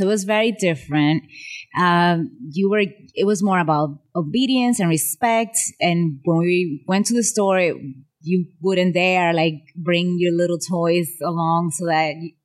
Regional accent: Santo Domingo, Dominican Republic; I grew up in Santo Domingo in the Dominican Republic. It's an island in the Caribbean. And basically, I come from a middle-class background. So we didn't have 6 miles in between each house to each other, but it was a little old neighborhood like Chelsea.

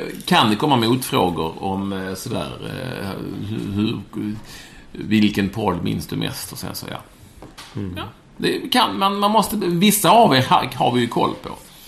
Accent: Skåne, Sweden; accent: Skåne; jag pratar skånska, säger någon.

